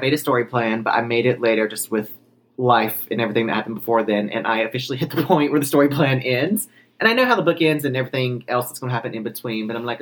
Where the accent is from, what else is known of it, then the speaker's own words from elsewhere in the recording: the South, United States; I'm from the South down here, so I cook Southern a lot of times